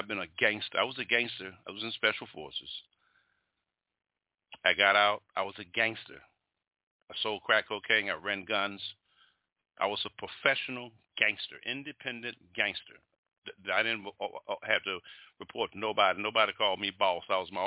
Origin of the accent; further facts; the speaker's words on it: United States; now in Jamaica; from what I see being an American, I live in Jamaica now.